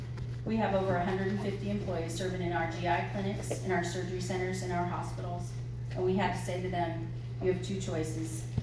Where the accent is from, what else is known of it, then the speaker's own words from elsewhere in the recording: California, United States; I grew up in Central California where we did exactly the same thing